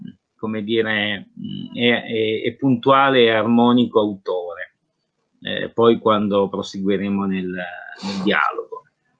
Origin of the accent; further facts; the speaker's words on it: Tuscany, Italy; now in Turin, Italy; Io sono toscano di origine, insomma dei posti sarzanesi, lunigianesi e spezzini